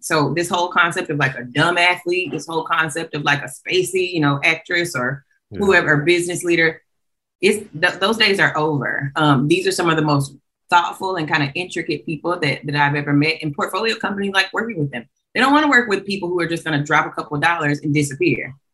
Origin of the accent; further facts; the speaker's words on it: Montgomery, Alabama, United States; Clark was everything. I'm from Alabama.